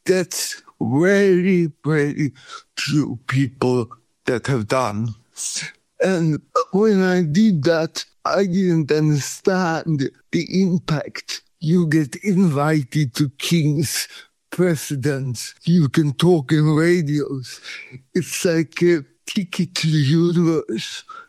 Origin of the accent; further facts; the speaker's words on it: Sweden; English is a second language; now in Thailand; since I grew up in Sweden